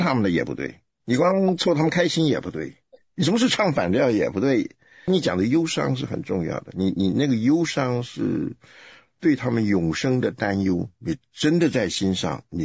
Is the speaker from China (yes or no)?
no; Taiwan; 我们在台湾长大要读那个二十四孝啊